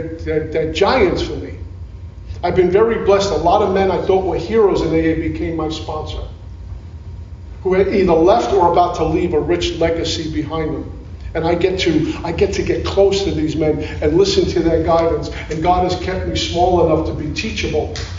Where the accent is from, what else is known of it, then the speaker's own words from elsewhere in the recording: Brooklyn, New York, United States; I grew up in Brooklyn, and I remember growing up in Brooklyn. I was born in 59, so I remember some of the 60s.